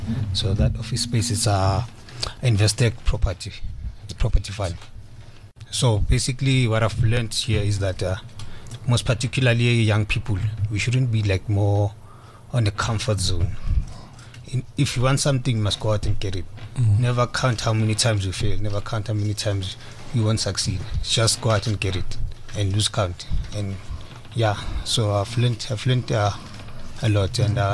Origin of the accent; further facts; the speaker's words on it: Alexandra, Gauteng, South Africa; I come from Alexander Township.